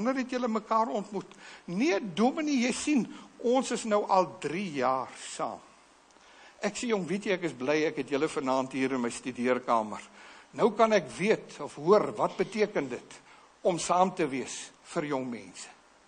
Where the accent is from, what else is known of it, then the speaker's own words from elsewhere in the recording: Free State, South Africa; ek het in die Vrystaat groot geword, op een plaas